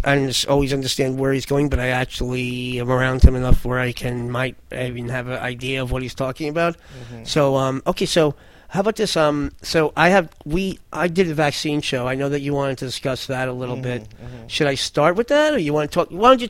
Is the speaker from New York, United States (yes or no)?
yes; New York, United States; And I'm a New Yorker, I'm a rat from New York, from the gutter